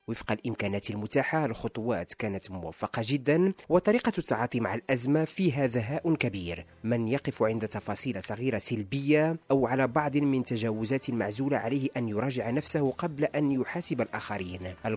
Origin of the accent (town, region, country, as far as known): Morocco